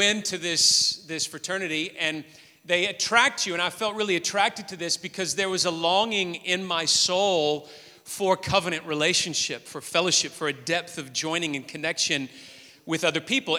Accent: Memphis, Tennessee, United States; I was at the University of Memphis, where I in the city I grew up in Tennessee, in the United States.

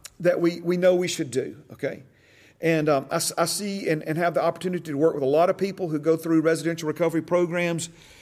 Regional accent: Hueytown, Alabama, United States; Brother Shane and I were talking about growing up in Hueytown.

